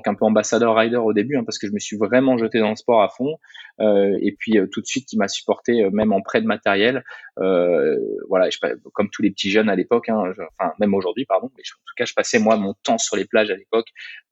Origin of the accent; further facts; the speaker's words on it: Saint-Brieuc, Brittany, France; Je suis retourné sur une plage chez moi en Bretagne Nord, au Rosaire, près de Saint-Brieuc, dans la baie.